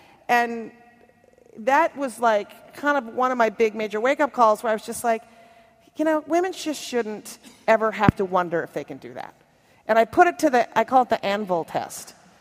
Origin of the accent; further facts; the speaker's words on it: Minnesota, United States; and I'm from Minnesota, and you go, he's nice, you know, I'll give him a chance.